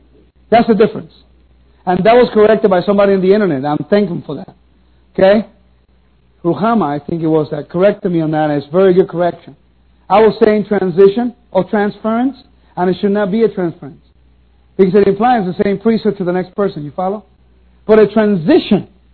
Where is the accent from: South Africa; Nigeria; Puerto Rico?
Puerto Rico; born there; See, I'm a U.S. citizen, but I was born in Puerto Rico.